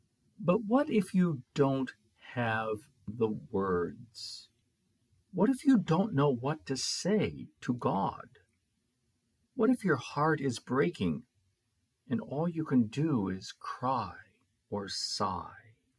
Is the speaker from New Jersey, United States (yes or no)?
no; Arizona, United States; Unfortunately, I'm not fluent in any other language than English. Even though I grew up in the Southwest, Arizona, I recall very few Spanish words